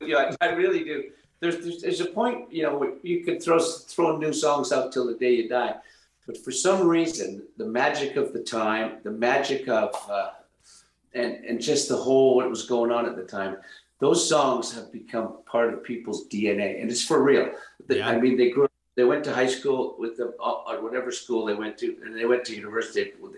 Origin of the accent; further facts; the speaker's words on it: Canada; I think Canada is very proud of the fact that we're Canadian, and we're very proud to be Canadian.